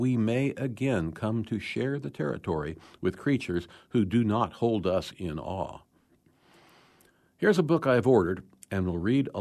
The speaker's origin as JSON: {"language": "English", "country": "United States", "tie": "born or raised there", "lives_now": "Red River Valley of the North, United States", "said": "I grew up in the Arkansas River Valley during the time when chemical agriculture came to the fore, and now I reside in one of the most intensively farmed regions of the world, the Red River Valley of the North."}